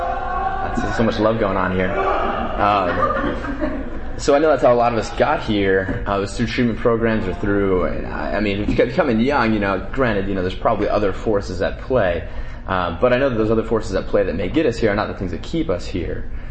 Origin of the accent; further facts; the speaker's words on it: Denver, Colorado, United States; I'm from Denver, Colorado. And I have a home group out there.